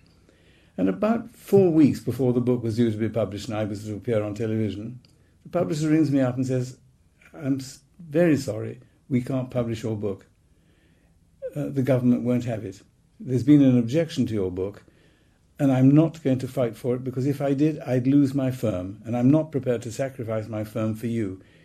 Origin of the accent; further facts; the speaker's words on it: United Kingdom; I feel myself to be extremely British. I'm not English.